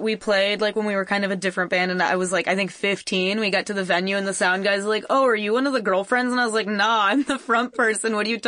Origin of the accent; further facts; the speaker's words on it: Van Nuys, California, United States; born there; Apparently I was born in the Valley, like in the Van Nuys Kaiser Permanente Hospital and then...